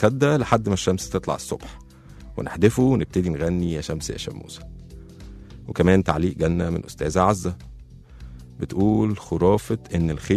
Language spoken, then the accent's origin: Arabic; Egypt; بحسب طبيعتنا احنا كشعب مصري مرح